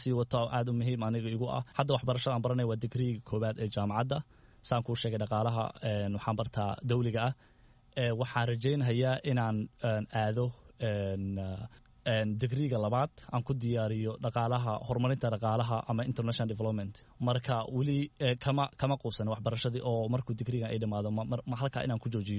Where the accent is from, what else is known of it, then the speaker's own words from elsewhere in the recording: Baladxaawo, Gedo, Somalia; moved away; also born or lived in Mogadishu / Kenya; waddankan wax yar baan joogay shan sano baa hadda lagu sii socdaa intaan imaaday aniga waxaan ku dhashay miyiga magaalada Baladxaawo magaalada Baladxaawo ayaan waxbarashadayda hoose iyo madrasada kusoo dhigtay kadibna waxaan u gudbay magaalada Muqdisho